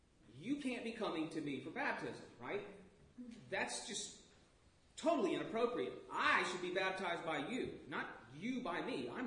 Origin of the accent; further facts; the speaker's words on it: Louisiana, United States; Now, I grew up in Louisiana as a Saints fan from a fairly young age